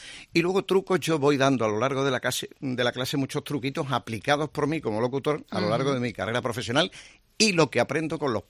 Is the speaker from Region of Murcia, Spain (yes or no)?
no; Seville, Andalusia, Spain; also born or lived in Madrid; Yo soy sevillano. Yo soy sevillano y he trabajado, como nos pasa a los periodistas y a ti, pues mucho tiempo en Madrid.